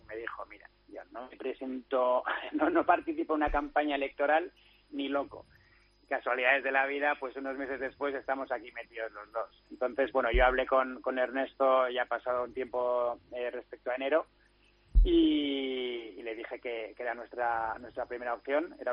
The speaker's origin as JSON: {"language": "Spanish", "town": "Bilbao", "region": "Basque Country", "country": "Spain", "said": "sino que simplemente lo hice porque soy de Bilbao y no quería ningún conflicto aquí."}